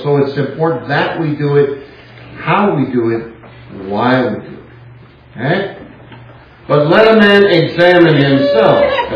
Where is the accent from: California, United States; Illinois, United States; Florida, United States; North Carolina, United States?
California, United States; Now, I hail from California. The capital of California is Sacramento.